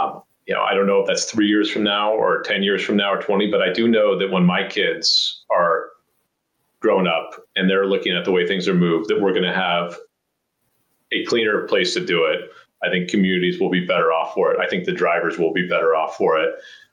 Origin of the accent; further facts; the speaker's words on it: Oakland, California, United States; I grew up in Oakland.